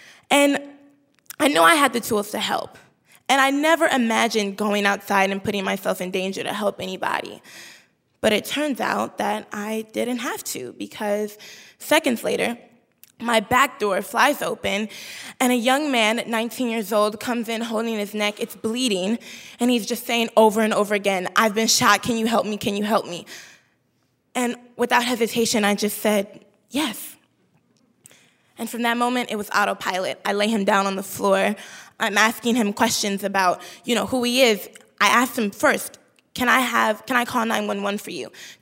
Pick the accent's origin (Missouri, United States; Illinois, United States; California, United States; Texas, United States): Illinois, United States; Chicago; We don't have any trauma centers on the south side of Chicago where I'm from.